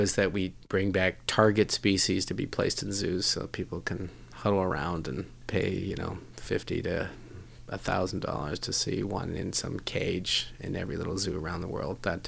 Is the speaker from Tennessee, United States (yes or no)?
no; Berkeley, California, United States; I grew up in Berkeley, you know, with tie-dyes and bell-bottoms